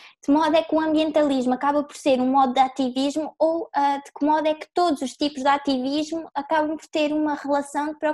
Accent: Alentejo, Portugal; que eu também sou alentejana, e isto lá no Alentejo, um bocado complicado

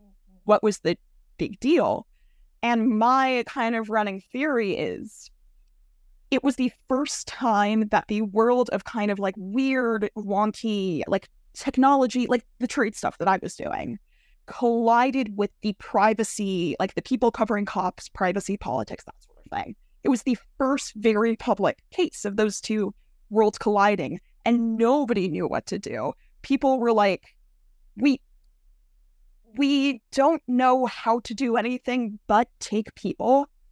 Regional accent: Canada; I am Canadian, but I can put on a brave face for you guys.

